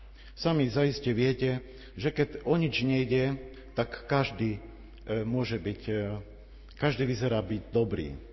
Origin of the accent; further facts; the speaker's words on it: Raslavice, Prešov Region, Slovakia; now in Žiar nad Hronom, Slovakia; Ja som rodák, ďakujeme, z Raslavíc.